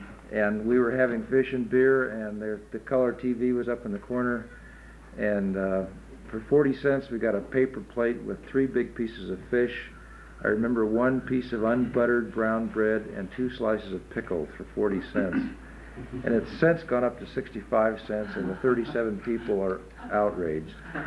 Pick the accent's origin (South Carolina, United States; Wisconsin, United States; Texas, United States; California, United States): California, United States; Thousand Oaks; And, you know, I'm from Thousand Oaks, California